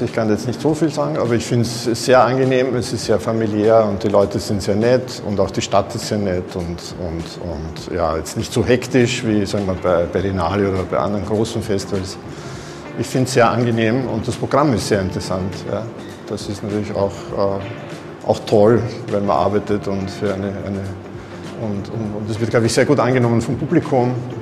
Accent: Vienna, Austria; Ich komme aus Wien, Österreich. Hört man vielleicht an meinem Akzent.

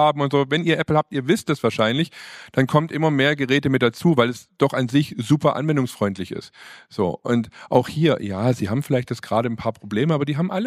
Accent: Swabia, Germany; So, ja, ich bin halt Schwabe, das Geld nehme ich mit.

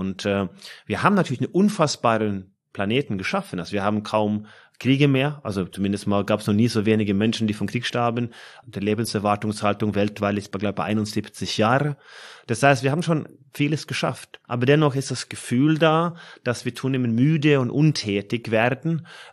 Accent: Norway; Und es ist in Skandinavien, also Norwegen, meine Heimat insbesondere, gab es die Frage nicht.

